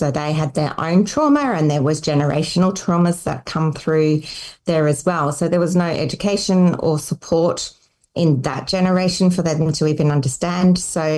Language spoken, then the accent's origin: English; South Australia, Australia; Yeah, so look, I grew up in a little country town in South Australia.